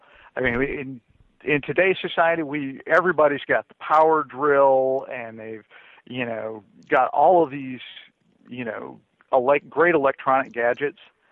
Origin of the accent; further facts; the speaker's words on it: Wisconsin, United States; now in Austin, United States; I'm in Austin, Texas, but like you, I'm a damn Yankee. Yes. I came down here from Wisconsin, actually.